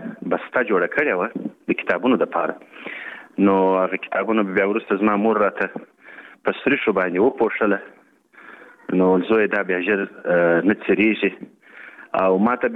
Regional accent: Pakistan; پاکستان ته مهاجر سلو په پاکستان کې په ځنګل پرالیزي نومې ځای کې یو کیمپ د مهاجرو نو هلته زه په 1950 شپېته کې پیدا شوم

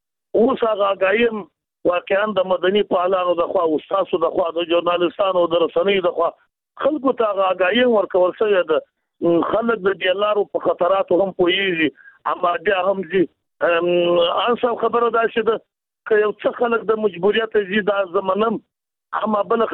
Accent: Jowzjan, Afghanistan; زه د بادغیس نه یم، د جوزجان څخه یم

